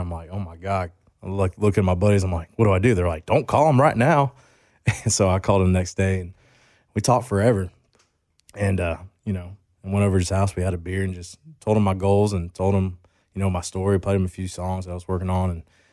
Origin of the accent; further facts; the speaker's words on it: Grayson, Georgia, United States; I went to Grayson High School. So, you know, like you're talking about, I grew up like in the Grayson area, which is like, and then Loganville was like the bigger town.